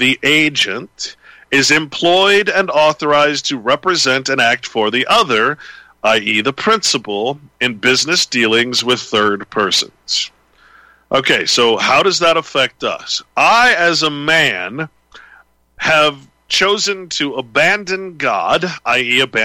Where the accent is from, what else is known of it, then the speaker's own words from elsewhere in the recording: California, United States; born there; I was born in California